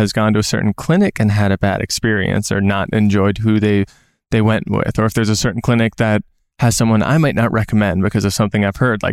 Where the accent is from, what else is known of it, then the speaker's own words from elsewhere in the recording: Minnesota, United States; or I'm from Minnesota, and even when someone reaches out to me from Minneapolis